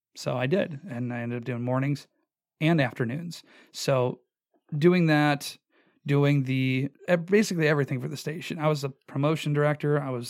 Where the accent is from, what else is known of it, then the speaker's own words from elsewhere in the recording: Eau Claire, Wisconsin, United States; Doing 7 years part-time on a country music station back in my hometown of Eau Claire, Wisconsin, and didn't have a full-time opportunity.